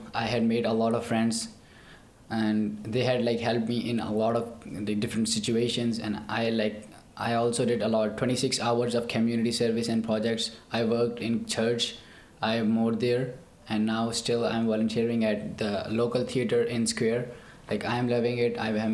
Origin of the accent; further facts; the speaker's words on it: Punjab, Pakistan; born there; now in Islamabad, Pakistan; I was born in Punjab, and I presently live in Islamabad, which is the capital city of my country.